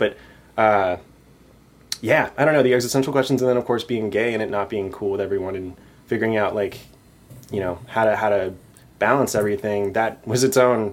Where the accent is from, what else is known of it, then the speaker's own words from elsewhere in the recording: Augusta, Georgia, United States; also born or lived in Japan / South Carolina; So I grew up in Augusta, Georgia.